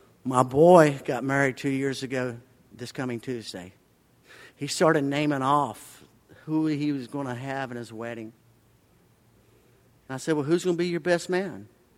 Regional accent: Bradford County, United States; I'm an idiot from Bradford County, y'all.

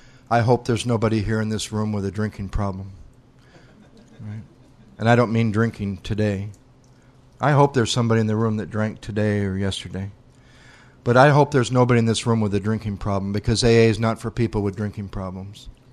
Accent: Battle Creek, Michigan, United States; I grew up in Battle Creek, Michigan, which is halfway between Detroit and Chicago, and that was kind of what I was like. I was a white guy who lived halfway between Detroit and Chicago, who wanted to be black.

